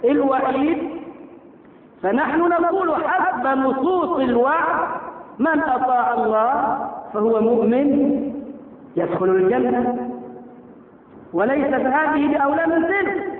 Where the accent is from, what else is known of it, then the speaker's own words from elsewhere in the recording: Egypt; وبدأ ينتشر فكر التكفير في قرى مصر ومدنها وصل إلى قريتنا. أنا كان بأجهل يومها في سنة ثالثة ثانوي